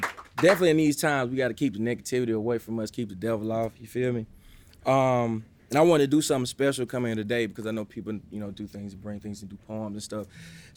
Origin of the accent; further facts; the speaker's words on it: Meridian, Mississippi, United States; So I'm from Mississippi, Meridian, Mississippi, which is the Bible Belt.